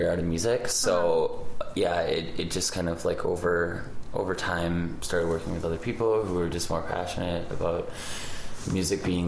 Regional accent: Scotland, United Kingdom; moved away; I grew up in Scotland. I moved here in 94, but when I grew up in Scotland, it was during the Britpop wave out of Manchester

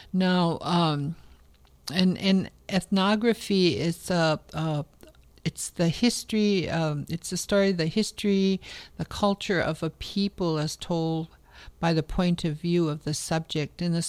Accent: Cass Lake, Minnesota, United States; I'm from the Leech Lake Nation, and I live in Cass Lake on beautiful East End.

